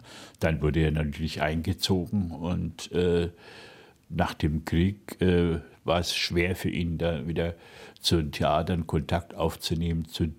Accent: Fürth, Bavaria, Germany; Fort, wo ich aufgewachsen bin

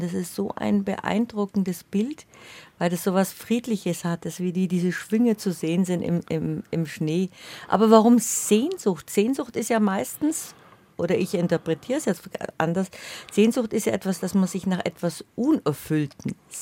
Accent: Bavaria, Germany; ich bin in Bayerisch-Schwaben geboren und aufgewachsen.

